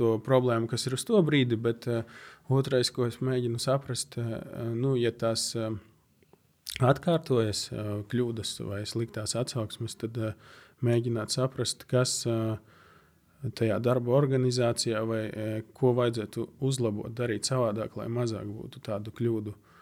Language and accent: Latvian; Latgale, Latvia; es pats esmu no Latgales, ikdienā runāju latgaliski